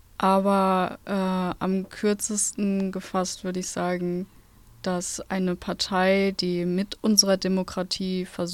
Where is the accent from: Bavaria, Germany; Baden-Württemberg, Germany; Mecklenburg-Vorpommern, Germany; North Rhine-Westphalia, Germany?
North Rhine-Westphalia, Germany; Duisburg; Bei uns in Duisburg haben die mehr Prozent als die FDP.